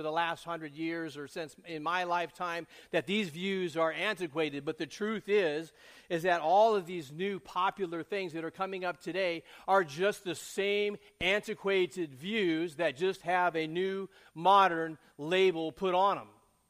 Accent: California, United States; I grew up in California. I want to tell you, back in the California in the 60s and the 70s and all

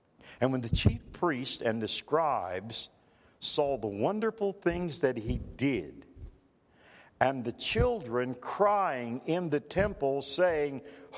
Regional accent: West Virginia, United States; Listen, I'm a hillbilly from West Virginia.

